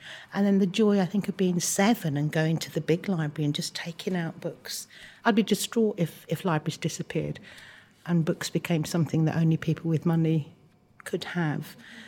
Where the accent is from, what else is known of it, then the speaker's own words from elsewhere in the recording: Wales, United Kingdom; born there; I was born in South Wales and I moved to London, which was quite a traumatic time for me. And I was publican's daughter, so we moved a lot. We moved to different places.